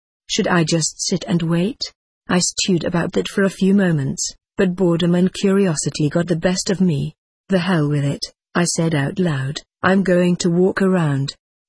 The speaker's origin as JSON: {"language": "English", "region": "Florida", "country": "United States", "tie": "born or raised there", "said": "I was raised in South Florida, born to a couple named Sam and Rose, an old-fashioned hard-working Italian-American couple."}